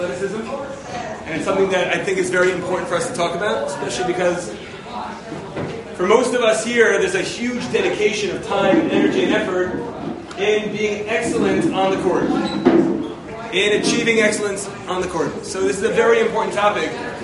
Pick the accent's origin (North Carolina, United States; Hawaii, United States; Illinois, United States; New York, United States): New York, United States; Albany; I grew up in Albany, New York.